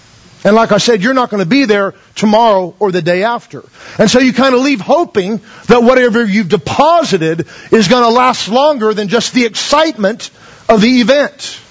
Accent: United States; Especially if you're an American minister, you go over there, and of course we're from America, so they think we're loaded.

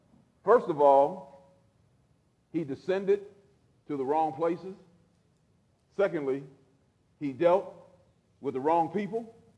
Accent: Braddock, Pennsylvania, United States; I grew up in Braddock

